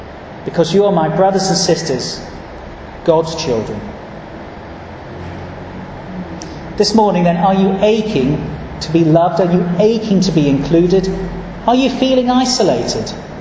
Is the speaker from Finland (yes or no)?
no; United Kingdom; Always a little bit embarrassing being British, isn't it?